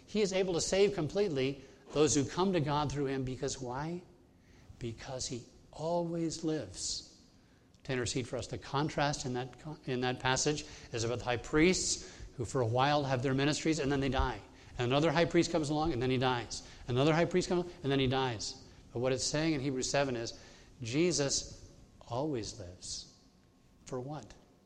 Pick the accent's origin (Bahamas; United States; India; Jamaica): Bahamas; I grew up in the Bahamas.